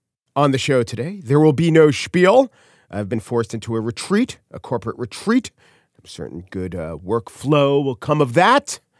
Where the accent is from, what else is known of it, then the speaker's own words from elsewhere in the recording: United States; So every day I am a person and every day I am an American.